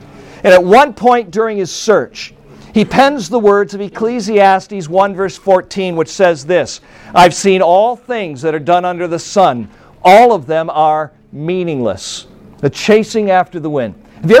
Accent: South Bend, Indiana, United States; I hail from South Bend, Indiana, and it's a pleasure to be here with you guys today.

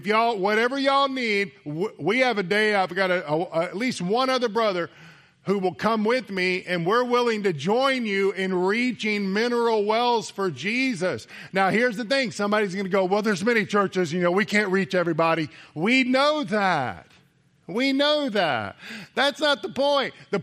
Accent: Jacksonville, Florida, United States; And in Florida, I grew up in Jacksonville

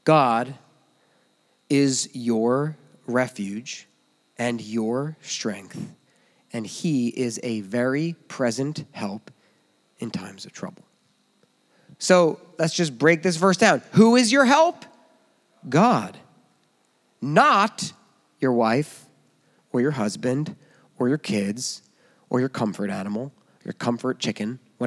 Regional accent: United States; You know, as an American, I feel safe.

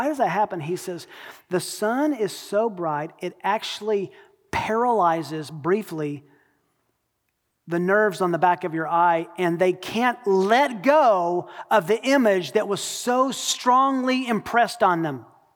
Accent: Tennessee, United States; I grew up in Tennessee, and where I grew up, there were lots of fields around.

